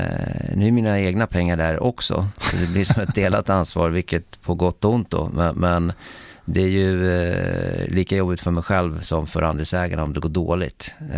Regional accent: Västra Haninge, Stockholm County, Sweden; Jag kommer från Västra Haninge, söder om Stockholm, men längst ut på pendeltåget.

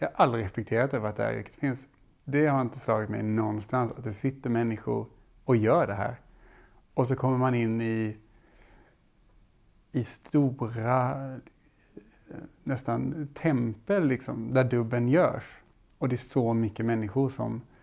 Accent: Skåne, Sweden; tyvärr jag är från Skåne.

